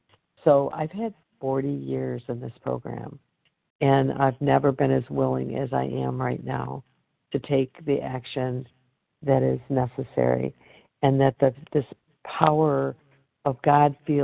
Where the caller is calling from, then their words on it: Michigan, United States; I'm calling from Michigan.